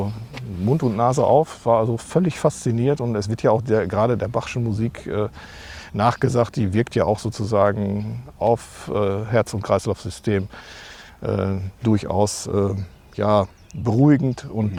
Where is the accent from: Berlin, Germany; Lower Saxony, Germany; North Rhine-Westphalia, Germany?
North Rhine-Westphalia, Germany; Marl; born there; in Mahl, komme auch gebürtig aus Mahl.